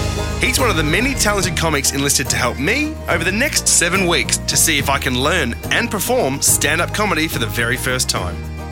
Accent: Melbourne, Victoria, Australia; I'm from Melbourne originally

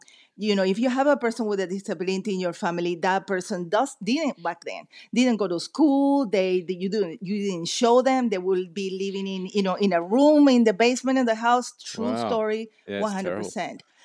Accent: United States; when I grew up in the States. Having lived with a Jewish family

